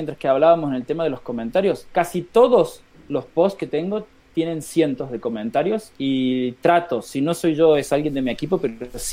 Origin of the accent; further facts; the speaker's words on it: Córdoba, Argentina; now in Barcelona, Spain; soy argentino de nacimiento en la ciudad de Córdoba, aunque vivo en España desde el 2001, en Barcelona desde el 2002, es decir, hace 16 años.